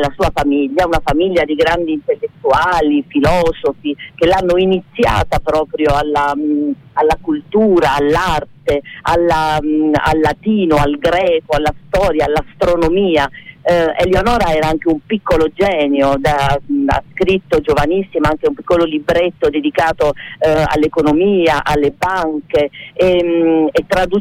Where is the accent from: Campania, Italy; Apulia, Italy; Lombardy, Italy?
Apulia, Italy; Noi veniamo dalla Puglia, molti pugliesi parteciparono a questa rivoluzione